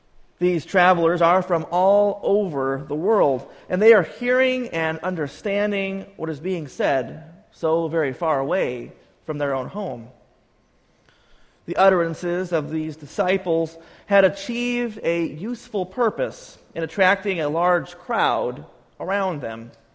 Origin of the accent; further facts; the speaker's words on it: Kokomo, Indiana, United States; The car was from Kokomo, my hometown.